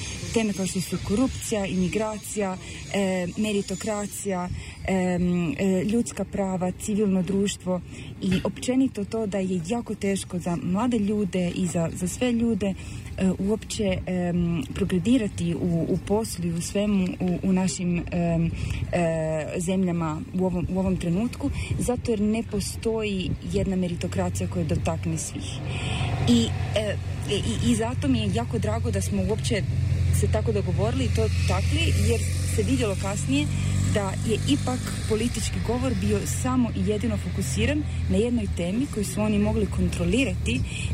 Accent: Italy; Croatian is a second language; ja se ispričavam za razinu mog hrvatskog jezika, jer pošto sam ja kao dijete dijaspore odrasla u Italiji, vjerojatno nisu mi svi padeži na mjestu.

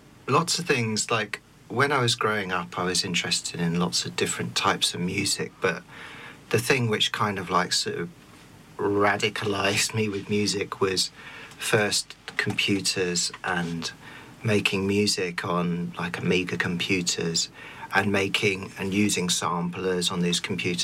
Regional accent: Reading, South East England, United Kingdom; born there; I was born in Reading, which is a small town outside London

